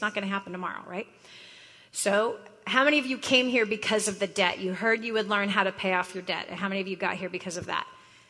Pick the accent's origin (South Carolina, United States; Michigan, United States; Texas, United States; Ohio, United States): Texas, United States; San Antonio; I'm from San Antonio, Texas